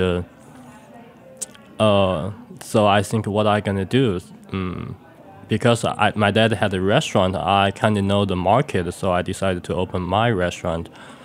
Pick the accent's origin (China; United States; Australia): China; Kunming, Yunnan; born there; English is a second language; In Yunnan, my hometown is, I was born in Kunming, and the city have the non-name is called the Spring City because of the weather and the location. There is a three mountain around the city and one face to the lakes.